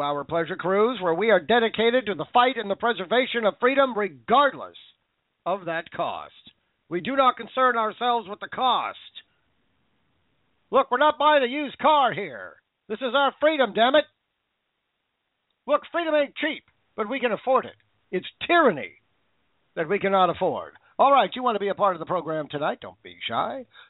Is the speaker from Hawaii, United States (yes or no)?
no; Vancouver, Washington, United States; I'm from Vancouver, Washington. It's just down I-5.